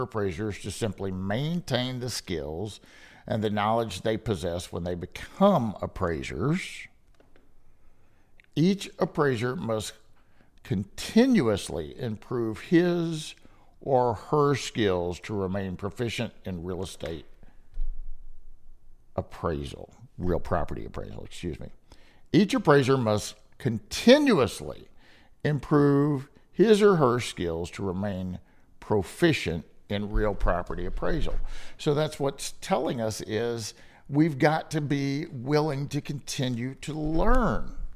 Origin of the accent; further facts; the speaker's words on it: Kentucky, United States; You know, I'm from Kentucky and we talk a little funny anyway, right?